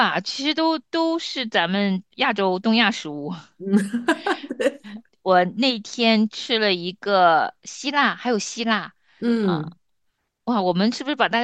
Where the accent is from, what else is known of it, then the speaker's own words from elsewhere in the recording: South Korea; Chinese is a second language; 我们韩国人的为主的韩餐，那就不一样了